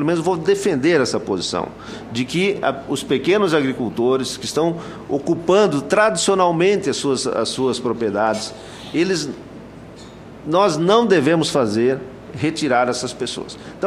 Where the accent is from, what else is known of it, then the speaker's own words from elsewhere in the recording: São Miguel do Iguaçu, Paraná, Brazil; born there; lá em São Miguel do Iguaçu, no Paraná, onde eu nasci